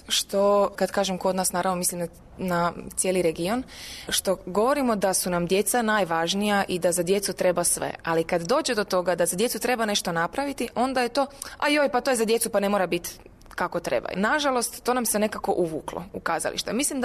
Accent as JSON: {"language": "Croatian", "town": "Osijek", "region": "Osijek-Baranja County", "country": "Croatia", "said": "ja dolazim isto iz Osijeka, koji je isto tako mali grad"}